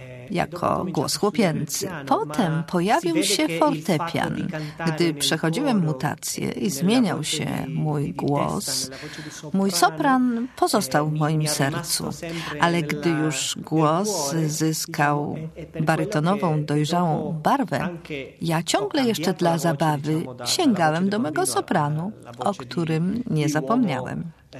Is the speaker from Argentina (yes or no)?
yes; Argentina; ponieważ ja przecież przyjechałem z Argentyny.